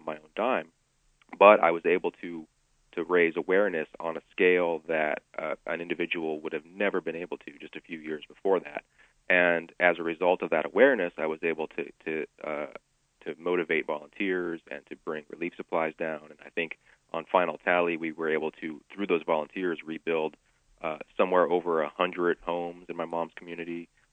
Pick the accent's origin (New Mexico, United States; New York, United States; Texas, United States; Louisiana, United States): Louisiana, United States; New Orleans; I grew up in New Orleans, and when Katrina came ashore, obviously she wrecked most of where I grew up